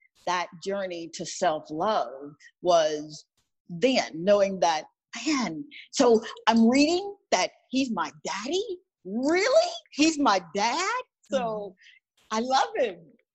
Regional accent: Mississippi, United States; born there; Since we're going all the way back, I was born in Mississippi. I was born in the projects.

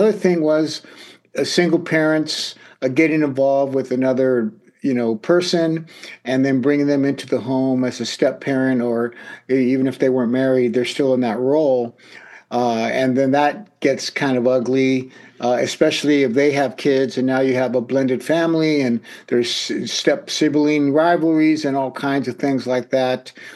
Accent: Los Angeles, California, United States; I grew up in Northeast Los Angeles, which is an area known for gangs and drugs and violence and things like that. I was raised by a single mother.

